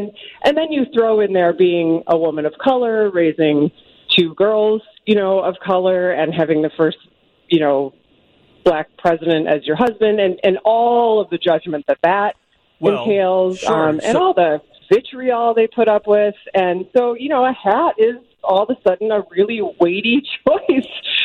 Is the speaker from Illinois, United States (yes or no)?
yes; Chicago, Illinois, United States; maybe it's partly because I'm a Chicagoan and a working mom